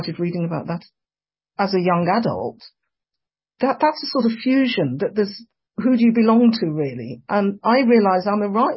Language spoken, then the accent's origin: English; England, United Kingdom; English, you know, I'm born and brought up in England